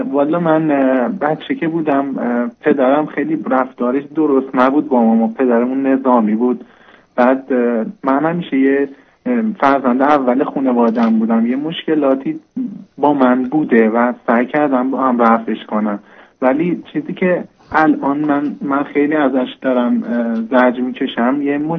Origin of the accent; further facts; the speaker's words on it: Iran; moved away as an adult; now in Europe; من از ایران 2 ماه پیشتر اومدم اروپا برای ادامه تحصیل.